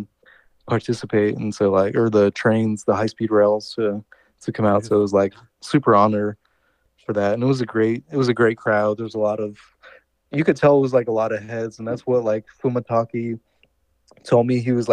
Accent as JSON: {"language": "English", "country": "Russia", "said": "Both my parents were dancers, and I'm from Russia. So this was like Soviet Union era times, in the early 90s, late 80s, early 90s."}